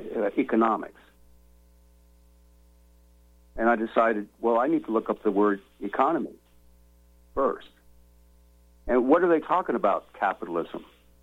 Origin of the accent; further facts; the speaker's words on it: United States; I was born and raised in America.